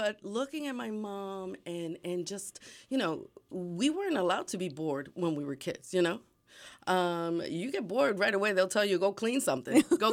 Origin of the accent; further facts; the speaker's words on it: New York City, New York, United States; I grew up at a time where, you know, I grew up in a big city. I grew up in New York City, and mom was like a hawk.